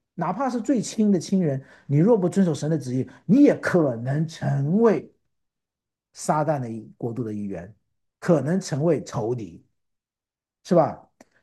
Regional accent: China; 今天我们作为一个中国人，我们有很多的影响，例如文化。

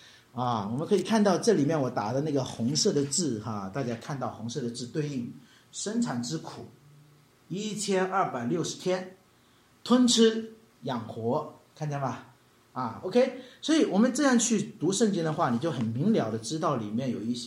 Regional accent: China; 我们中国人是有儿子和孙子之分对不对

